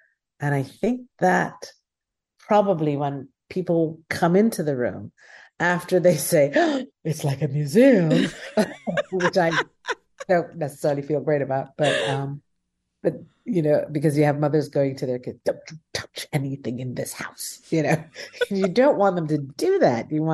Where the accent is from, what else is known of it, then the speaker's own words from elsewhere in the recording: Guyana; I'm from Guyana. Who are my Guyanese artists?